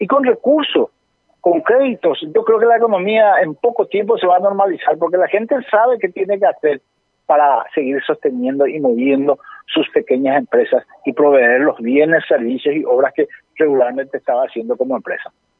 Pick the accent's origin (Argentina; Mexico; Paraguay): Paraguay